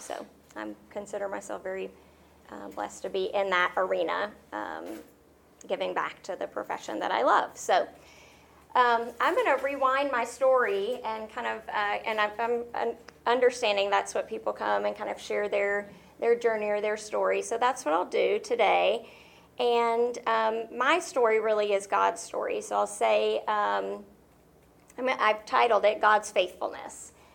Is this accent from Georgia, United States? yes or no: yes; Atlanta, Georgia, United States; so I grew up in a Christian home. I'm from Atlanta originally. And if you're familiar with Decatur or Northlake, I went to Greater Atlanta Christian School.